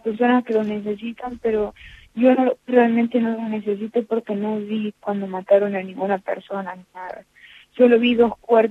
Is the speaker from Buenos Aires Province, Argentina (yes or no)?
no; Córdoba, Argentina; now in United States; No, yo nací en Estados Unidos, pero me crié en Córdoba.